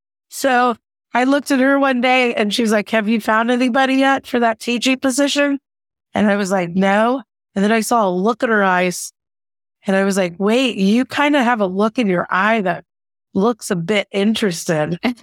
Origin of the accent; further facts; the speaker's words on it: Kansas City, Missouri, United States; Came back to my hometown of Kansas City and built the school of my dreams.